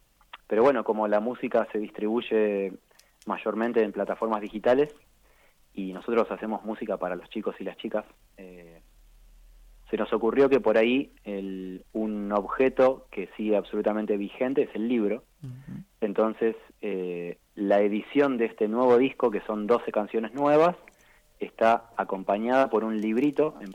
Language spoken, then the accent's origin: Spanish; Santa Fe, Argentina; Matías Yurgin, somos los dos santafesinos, nos conocemos desde la adolescencia.